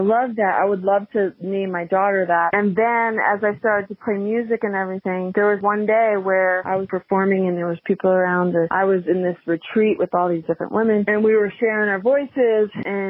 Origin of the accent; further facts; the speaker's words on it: New York, United States; It's a local band where I grew up on Long Island, New York.